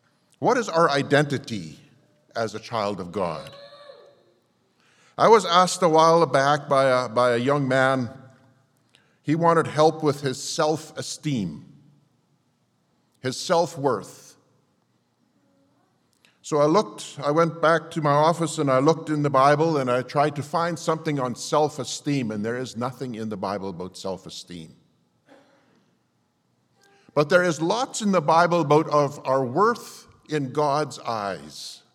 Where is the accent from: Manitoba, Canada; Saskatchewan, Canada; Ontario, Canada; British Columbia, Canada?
Manitoba, Canada; Winkler; It's good to be here this morning in my hometown, Winkler, Manitoba.